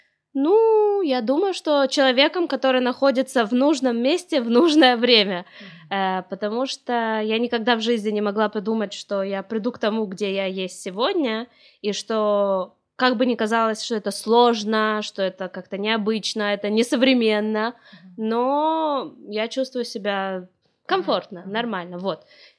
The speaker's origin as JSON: {"language": "Russian", "town": "Rostov-on-Don", "region": "Rostov Oblast", "country": "Russia", "tie": "born or raised there", "also_born_or_lived": "Ukraine", "said": "Ну, может быть, немножко мой говор. Вот. Так всю жизнь я прожила в городе Ростове-на-Дону. Я всю жизнь знала, что я еврейка."}